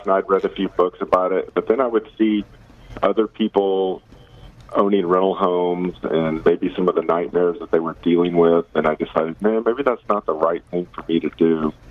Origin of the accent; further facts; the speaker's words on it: Corpus Christi, Texas, United States; I also was born and raised in Corpus Christi.